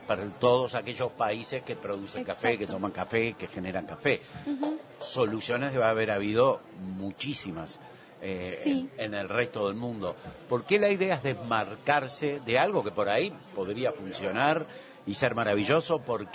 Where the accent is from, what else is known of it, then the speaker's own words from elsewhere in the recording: Uruguay; qué tan cafeteros somos los uruguayos?